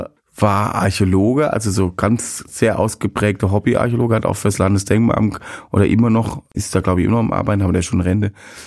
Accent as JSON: {"language": "German", "region": "Baden-Württemberg", "country": "Germany", "tie": "born or raised there", "said": "das ist aus meiner Heimat, wo ich herkomme, aus dem Kochertal und Jagsttal"}